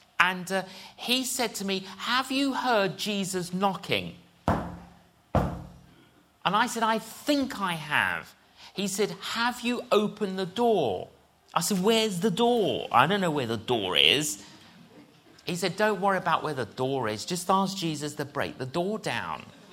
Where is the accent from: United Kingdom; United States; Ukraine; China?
United Kingdom; London; I grew up in London.